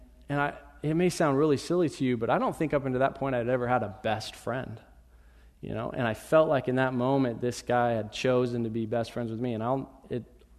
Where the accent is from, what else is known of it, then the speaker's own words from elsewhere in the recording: Medford, Oregon, United States; I grew up in Medford. But I went to South Medford High School because I was right on the border.